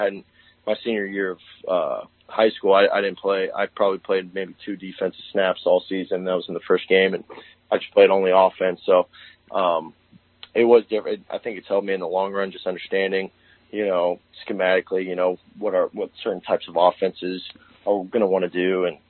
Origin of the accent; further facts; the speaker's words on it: Florida, United States; Well, I grew up in Florida. So my dad and my entire dad's side of the family is from Florida